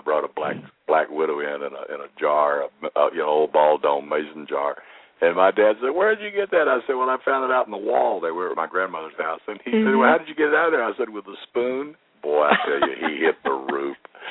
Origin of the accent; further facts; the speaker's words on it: the South, United States; because I grew up in the South, too, and I grew up stomping around in the woods and streams and forest